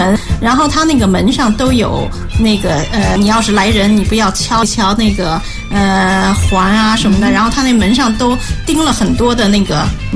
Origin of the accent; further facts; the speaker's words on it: Beijing, China; 我呢是从北京来的，那我就说几样，在北京非常有特色的小吃。